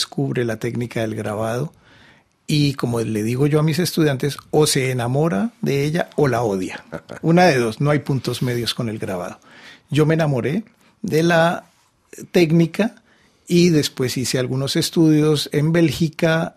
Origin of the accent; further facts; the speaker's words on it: Bogotá, Colombia; born there; Sí, soy nacido en Bogotá en el año 63